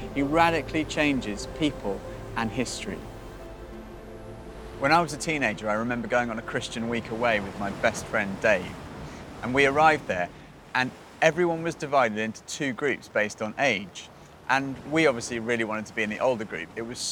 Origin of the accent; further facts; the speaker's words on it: United Kingdom; And he asked me how I was, and being British, I obviously had said, "I'm fine, thanks."